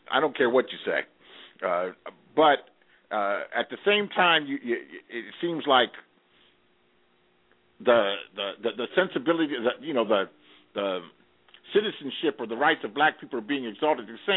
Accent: Los Angeles, California, United States; now in Bay Area, United States; I'm from California, Los Angeles. I live in the Bay Area now.

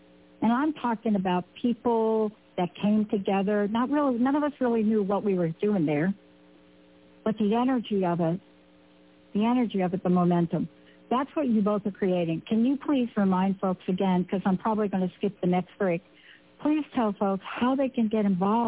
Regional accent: East Coast, United States; I'm from the East Coast, there are potholes everywhere.

